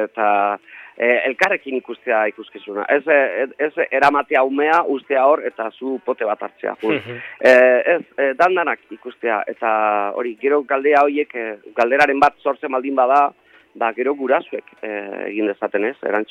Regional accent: Llodio, Basque Country, Spain; Basque is a second language; Euskaldun berria naiz, laudiokoa

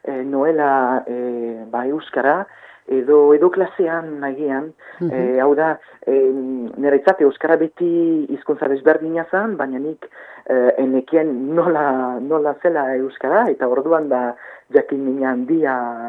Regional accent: Auvergne-Rhône-Alpes, France; first language French; Basque is a second language; Ardeskoa naiz, eta frantsesez hitz egin, ba beti da ni frantsesez hitz egin nuen, pitxat gazterainaz ere, eta hauen dela bizpairu urte, eba hasi nintzen euskara ikasten.

